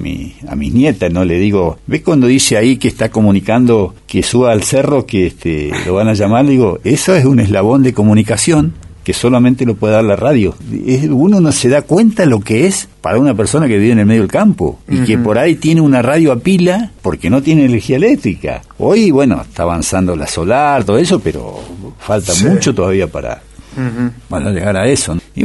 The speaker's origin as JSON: {"language": "Spanish", "town": "Río Pico", "region": "Chubut", "country": "Argentina", "tie": "born or raised there", "lives_now": "Esquel, Argentina", "said": "yo me crié en Río Pico, ¿no? Uh-huh. Pequeño lugar de la cordillera"}